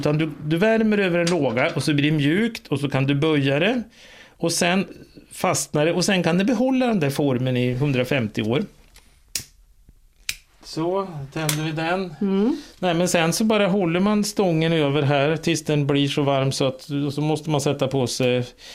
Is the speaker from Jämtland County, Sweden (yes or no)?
yes; Jämtland County, Sweden; jag är ju uppvuxen i Jämtland